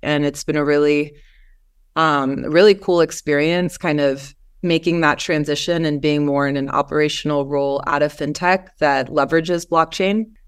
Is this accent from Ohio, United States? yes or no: no; North Carolina, United States; now in Los Angeles, United States; I am originally from North Carolina.